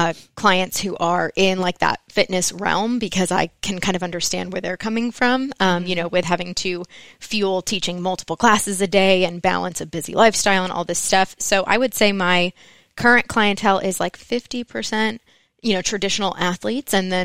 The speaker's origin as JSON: {"language": "English", "region": "Connecticut", "country": "United States", "moved": "as an adult", "lives_now": "Texas, United States", "said": "I am originally from Connecticut. I came down to Texas thinking I wanted to be a chemical engineer in college."}